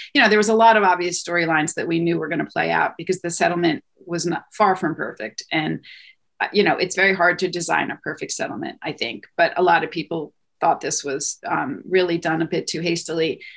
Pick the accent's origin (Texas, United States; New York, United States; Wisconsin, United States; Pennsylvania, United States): Pennsylvania, United States; Outside of Philadelphia.